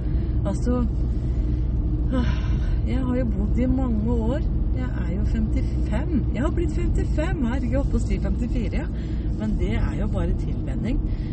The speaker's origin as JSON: {"language": "Norwegian", "country": "Spain", "second_language": "Norwegian", "lives_now": "Norway", "said": "Jeg kommer jo fra Spania, men det jo som å komme rett inn i jungelen når man kommer til Norge."}